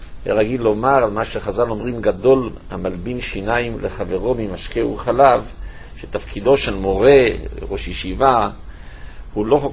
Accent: Jerusalem, Jerusalem District, Israel; בעולם הישיבות של ירושלים שגדלתי בו

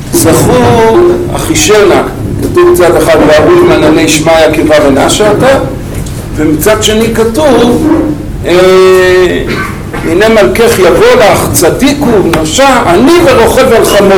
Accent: Kfar Pines, Haifa District, Israel; אני קצת יש לי ניסיון בחמורים, ילדותי גדלתי בכפר פינס

